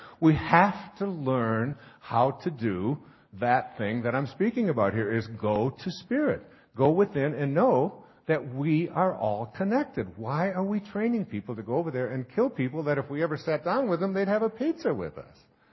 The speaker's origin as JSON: {"language": "English", "region": "Michigan", "country": "United States", "tie": "born or raised there", "said": "Well, I grew up in Michigan and they come up and they're yellow"}